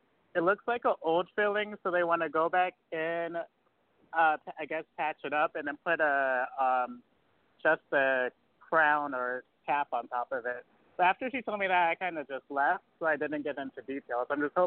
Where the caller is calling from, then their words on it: Altamonte Springs, Florida, United States; I'm calling from Altamont Springs, Florida.